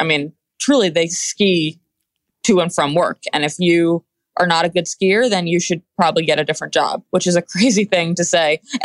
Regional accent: Boston, Massachusetts, United States; now in New York City, United States; So I live in New York City, which is not a great choice if you don't like being cold, but yeah. I grew up in Boston. I am a Northeasterner

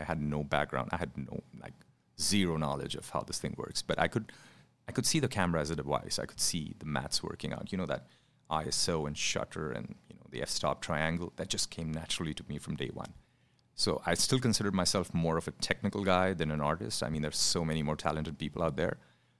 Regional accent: India; I grew up in India

